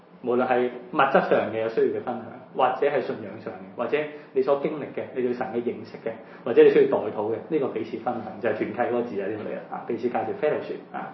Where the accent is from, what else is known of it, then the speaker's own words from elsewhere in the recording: Hong Kong; 我哋香港人咧就難啲家訪